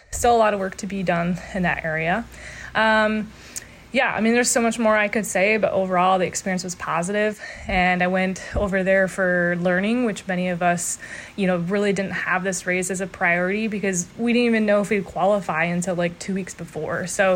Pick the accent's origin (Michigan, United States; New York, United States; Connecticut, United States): Michigan, United States; I am from Michigan, just returning back from the UCI Gravel World Championships over in Italy.